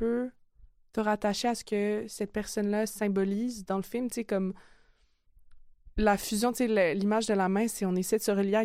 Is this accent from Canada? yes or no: yes; Verdun, Quebec, Canada; parce que j'ai grandi à Verdun, puis je reconnaissais les saules pleureurs avec le fleuve qui s'étendait